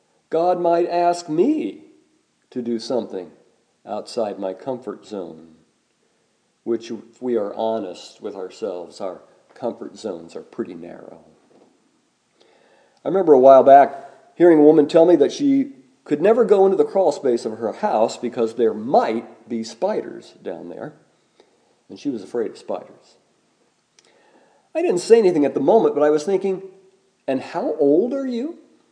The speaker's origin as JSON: {"language": "English", "country": "United States", "tie": "born or raised there", "said": "since I was born and raised in Rush County"}